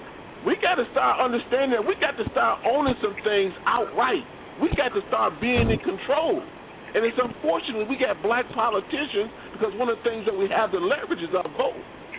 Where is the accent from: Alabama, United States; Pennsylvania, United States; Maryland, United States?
Maryland, United States; I'm from Maryland.